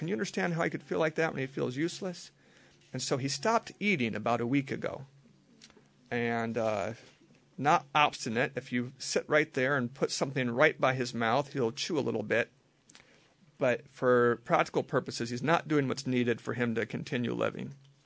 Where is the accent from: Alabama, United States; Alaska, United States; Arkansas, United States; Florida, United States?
Alaska, United States; I grew up in Alaska, and there are times when bears get more than enough salmon to eat.